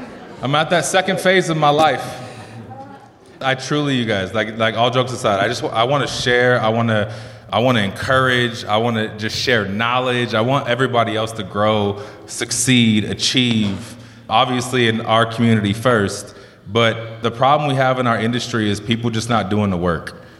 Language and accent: English; California, United States; now in Denver, United States; I'm originally from SoCal. I live in Denver now.